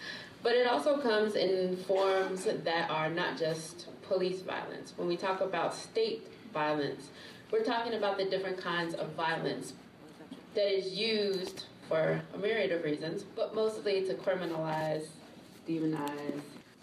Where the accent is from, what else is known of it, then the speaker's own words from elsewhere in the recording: Colorado, United States; Like, I am from Colorado, and so the only time that police have their lights on is if they're like chasing somebody, right?